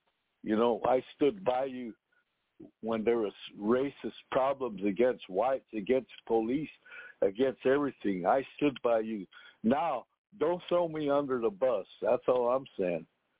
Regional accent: United States; racist on us Indians.

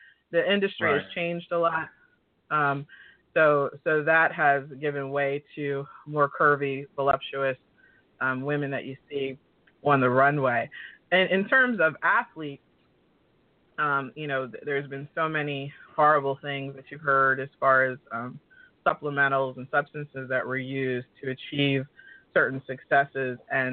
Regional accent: Cherry Hill, New Jersey, United States; I grew up in Cherry Hill, New Jersey, so I didn't spend a lot of time comparing myself to others because there really wasn't any comparison.

